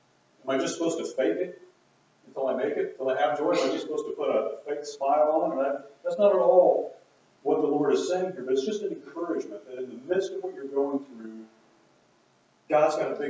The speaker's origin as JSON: {"language": "English", "country": "United States", "said": "as an American who has a pretty comfortable life in most ways"}